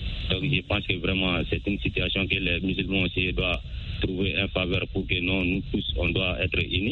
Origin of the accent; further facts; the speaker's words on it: Sonikeni, Mali; Depuis dans mon village natal à Sonikeni.